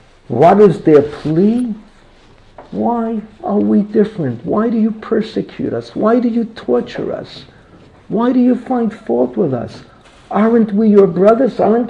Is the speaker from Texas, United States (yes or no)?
no; New York City, New York, United States; I grew up 180th in Washington. We moved a little uptown.